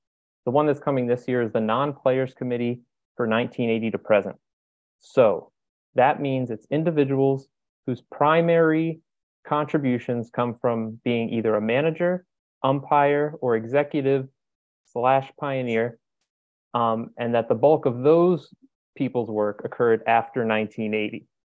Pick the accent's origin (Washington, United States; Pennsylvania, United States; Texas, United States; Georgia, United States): Pennsylvania, United States; Philadelphia; I'm from the Philly area.